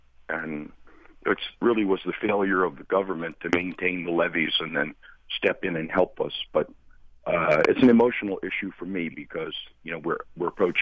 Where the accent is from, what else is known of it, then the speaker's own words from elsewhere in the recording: New Orleans, Louisiana, United States; I'm from New Orleans, 13th generation. My family came to Louisiana in 1699.